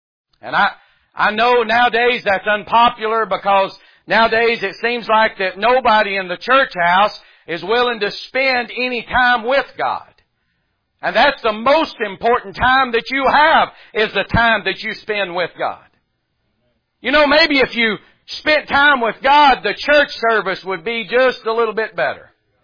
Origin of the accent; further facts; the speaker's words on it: North Carolina, United States; And just because I'm from North Carolina, that don't mean I can preach.